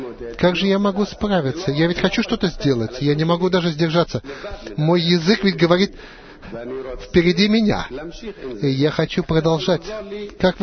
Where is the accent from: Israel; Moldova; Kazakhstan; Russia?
Israel; Rehovot, Central District; Добрый вечер. Я из Реховата.